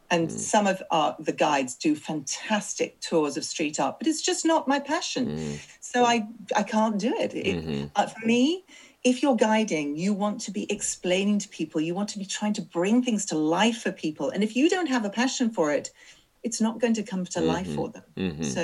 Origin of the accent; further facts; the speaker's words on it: Midlands, United Kingdom; now in London, United Kingdom; even though I come from the Midlands, I feel very much as if London is my home now.